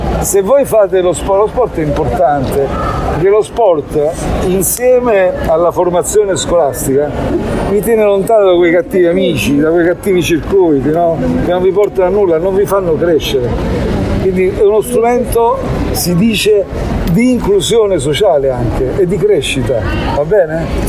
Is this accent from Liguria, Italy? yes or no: no; Apulia, Italy; Tu lo sai che io non sono di Napoli. Io sono della provincia di Foggia, un paesino piccolissimo. Sono però anch'io meridionale, conosco i problemi del meridione.